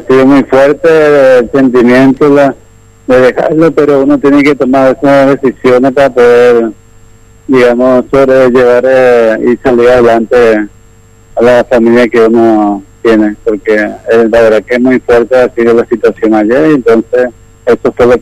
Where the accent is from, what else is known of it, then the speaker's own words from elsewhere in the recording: Minga Guazú, Alto Paraná, Paraguay; Yo soy de Alto Paraná, Minga Guazú, kilómetro 30 a Caraguay.